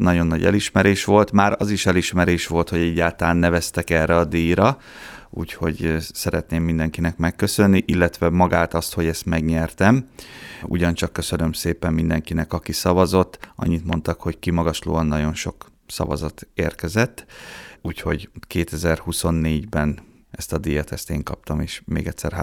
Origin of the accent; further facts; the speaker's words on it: Miskolc, Borsod-Abaúj-Zemplén, Hungary; Én az Avason nőttem fel, és hát utána ugye az ember érzékenyebb lesz ilyenekre.